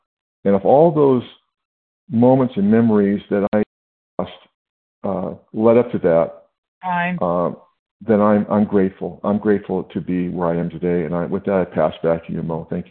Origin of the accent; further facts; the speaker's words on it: California, United States; I'm from California.